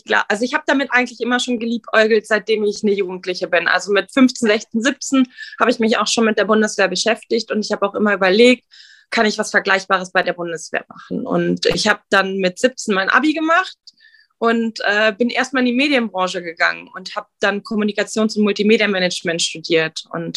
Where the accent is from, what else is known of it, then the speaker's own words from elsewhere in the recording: Berlin, Germany; ich bin in Berlin aufgewachsen, ich bin in Neukölln aufgewachsen und wir hatten nicht viel.